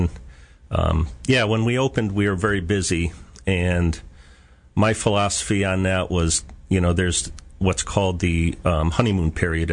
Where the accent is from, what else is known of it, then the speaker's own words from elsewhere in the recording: Hartford, Connecticut, United States; I grew up in Hartford, Connecticut. I grew up in an Italian neighborhood, which...